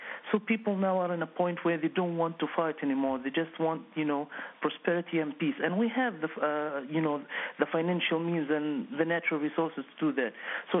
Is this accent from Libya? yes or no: yes; Benghazi, Benghazi District, Libya; now in Tripoli, Libya; I'm from Benghazi, and my family is from Benghazi, and I live in Tripoli. But probably if I go back to Libya, I will go back to Tripoli.